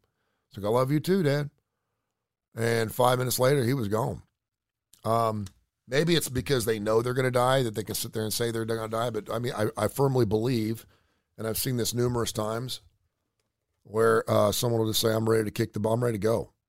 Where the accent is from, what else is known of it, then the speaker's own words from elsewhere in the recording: Cincinnati, Ohio, United States; And I know my northern friends up there, because I'm from Cincinnati, are like, what's wrong with you folks?